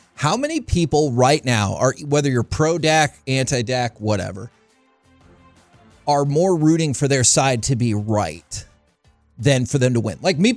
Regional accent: Texas, United States; And I am a Cowboys fan. We were all born and raised in the Metroplex.

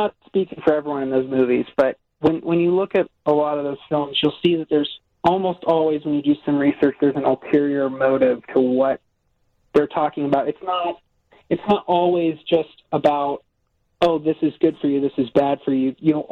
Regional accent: Fresno, California, United States; But it got to the point where in my hometown of Fresno, California

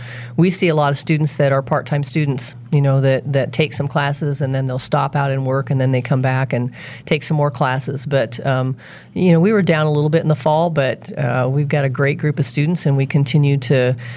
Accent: North Platte, Nebraska, United States; From Nebraska.

